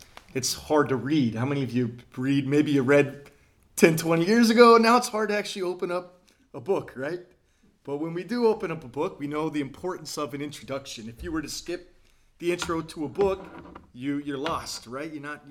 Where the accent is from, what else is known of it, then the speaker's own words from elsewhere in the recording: California, United States; But what Pastor doesn't know is I'm actually from the South, Southern California.